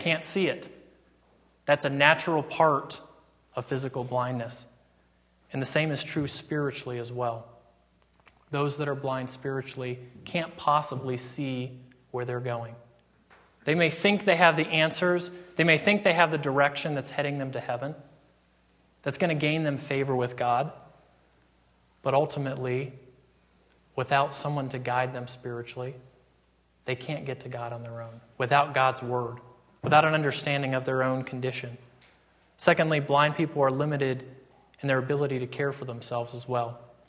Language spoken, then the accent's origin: English; West Virginia, United States; I grew up in West Virginia. There's nothing like autumn in West Virginia.